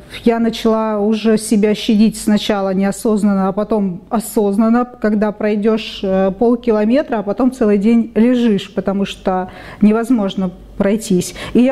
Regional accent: Simferopol, Crimea, Ukraine; Я приехала из Крыма, из Симферополя, специально к этой команде врачей.

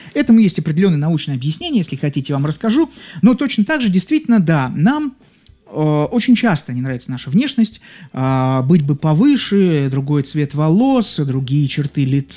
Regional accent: Saint Petersburg, Russia; Вот я, например, из Санкт-Петербурга, замечательного города-героя.

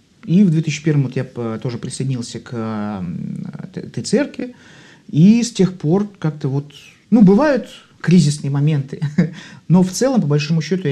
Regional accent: Saint Petersburg, Russia; born there; Родился в Ленинграде. Счастлив и горжусь этим.

